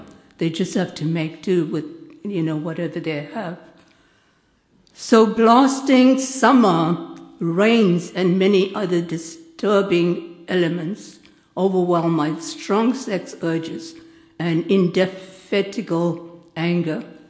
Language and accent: English; South Africa; also born or lived in South India; Now in South Africa, I come from South Africa, originally from South India.